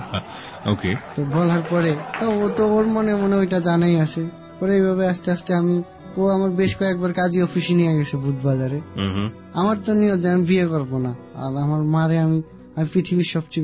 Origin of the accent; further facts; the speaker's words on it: Dhaka Division, Bangladesh; born there; রাজবাড়ী জেলার।